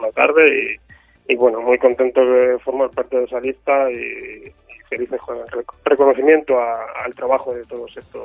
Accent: Ávila, Castile and León, Spain; tanto Manuel como yo somos de aquí de Ávila

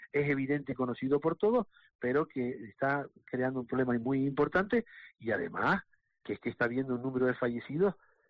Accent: Canary Islands, Spain; en Canarias, que somos frontera europea

